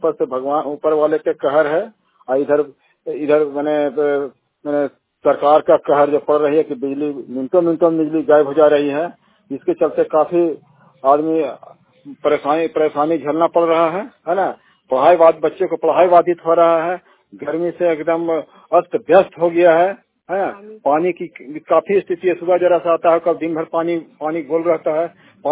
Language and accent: Hindi; Shivpuri, India; मैं शिवपुरी के रहने वाला हूँ।